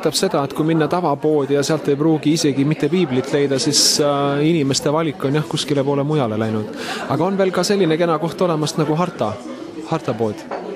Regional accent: Tartu, Tartu County, Estonia; ma olen ise Tartust ise kristlane

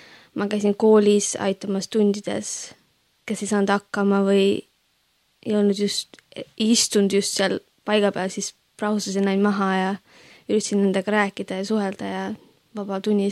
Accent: Rakvere, Lääne-Viru County, Estonia; moved away as an adult; now in England, United Kingdom; ma olen tegelikult Rakverest. Hetkel elan Inglismaal

